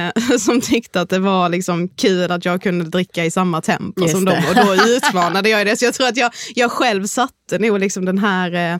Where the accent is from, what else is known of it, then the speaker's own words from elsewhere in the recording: Karlshamn, Blekinge, Sweden; now in Stockholm, Sweden; vi har ju också åkt hem väldigt mycket och festat hemma i Karlshamn också under tiden vi har bott i Stockholm.